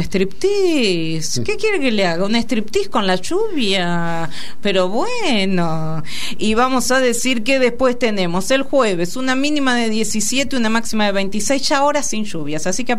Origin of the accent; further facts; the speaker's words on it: Carlos Casares, Buenos Aires Province, Argentina; Yo que soy de Carlos Casares, Estela, he montado